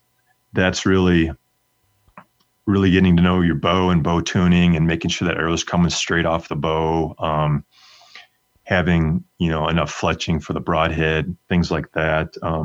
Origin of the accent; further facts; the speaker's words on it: Wisconsin, United States; So I grew up in Wisconsin hunting whitetails